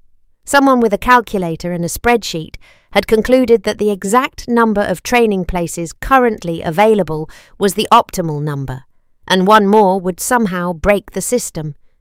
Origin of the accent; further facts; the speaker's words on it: Oxford, South East England, United Kingdom; I grew up in Blackbird Leys